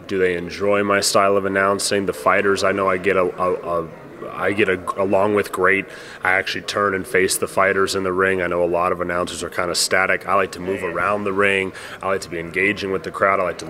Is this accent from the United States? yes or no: yes; United States; I mean, listen, I love being American.